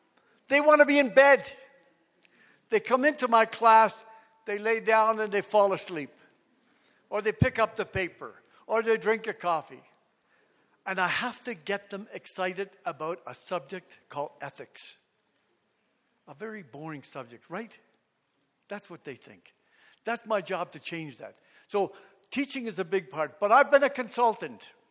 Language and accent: English; Toronto, Ontario, Canada; also born or lived in east coast of Canada; And I am Mi'kmaq. I'm an Indigenous person from the east coast of Canada. But I grew up in Toronto.